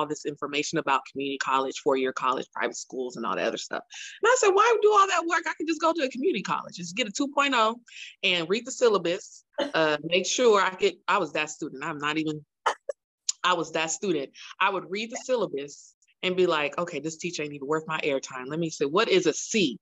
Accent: Oakland, California, United States; So born and raised in Oakland, I'm one of four sisters, actually six, because I have two in St. Louis and three here in Oakland.

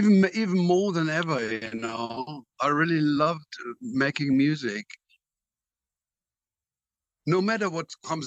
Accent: Lower Saxony, Germany; No, I grew up near Hanover.

